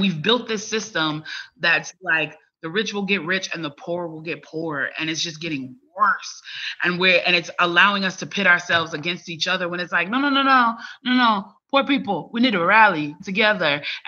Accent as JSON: {"language": "English", "town": "Chicago", "region": "Illinois", "country": "United States", "tie": "born or raised there", "said": "I grew up working class, so we weren't poor, but the neighborhood I grew up in Chicago was trapped by the hood."}